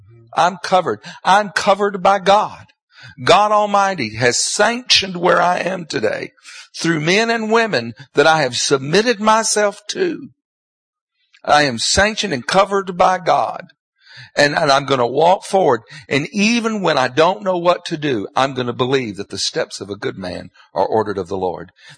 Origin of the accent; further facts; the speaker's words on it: Tennessee, United States; The church I grew up in Tennessee, was raised up in all the stuff that you're raised up in church.